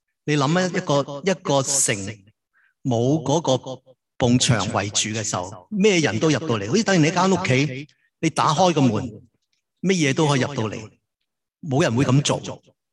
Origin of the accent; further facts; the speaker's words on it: China; 我们中国人想到心的时候，我们想到我们的 emotion， 我们的情感。我们中国人讲很多跟这个心有关